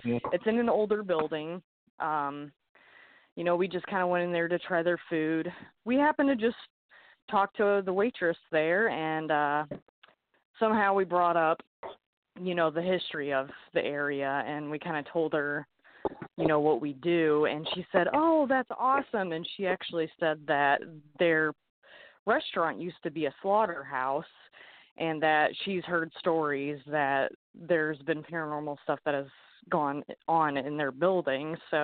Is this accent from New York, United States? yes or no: no; Fort Wayne, Indiana, United States; also born or lived in Norfolk, Virginia / Illinois; I was born in Norfolk, Virginia when my dad was in the Navy. They moved, I think, into Illinois pretty much when I was still kind of a baby. And then for whatever reason, my parents decided to move to Fort Wayne, Indiana. So I've been here ever since.